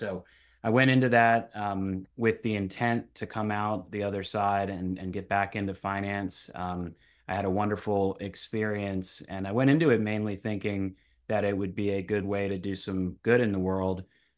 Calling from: Annapolis, Maryland, United States; I am calling from Annapolis, Maryland. I'm based right outside of DC with my wife and two young girls.

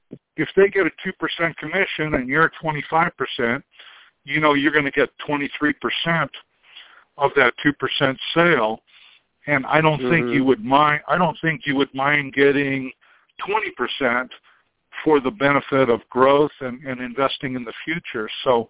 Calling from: Lake Tahoe, Nevada, United States; Hey, I'm calling from Lake Tahoe, Nevada, and just goes to show you could work this business even if you're on vacation.

